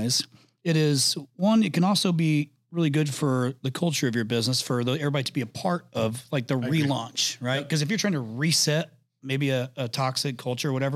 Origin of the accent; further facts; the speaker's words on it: Indiana, United States; now in Arizona, United States; I live in Arizona. I'm from Indiana. I live in Arizona. I'm a big Arizona Cardinals fan.